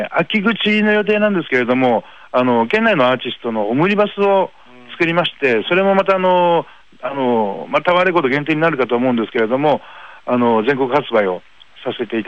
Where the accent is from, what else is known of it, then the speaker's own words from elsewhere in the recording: Ishinomaki, Miyagi, Japan; 僕自身がその、出身が石巻、宮城県の石巻なもんですから、津波の被害結構あったところなんですよね